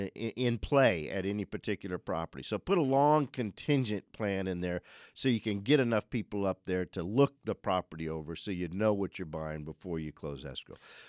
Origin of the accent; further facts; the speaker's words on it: Arizona, United States; You know, as we were growing up in Arizona, and we got here in 1965